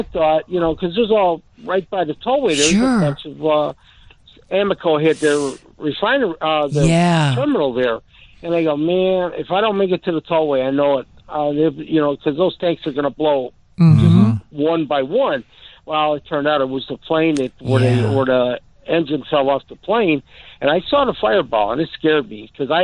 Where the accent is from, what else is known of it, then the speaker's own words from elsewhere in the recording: Elmwood Park, United States; Yeah, I'm from Elmwood Park.